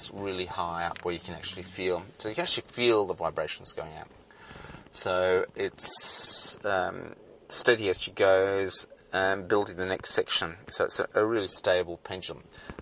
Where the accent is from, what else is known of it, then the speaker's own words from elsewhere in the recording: Glenbrook, New South Wales, Australia; So I'm from Glenbrook in the Blue Mountains, and there's a lot of intellectual people around.